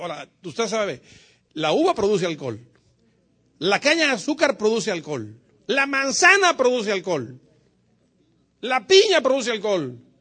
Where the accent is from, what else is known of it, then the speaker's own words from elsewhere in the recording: Mexico; Por ejemplo, yo soy de México. En México hay una cultura de alcoholismo fuerte.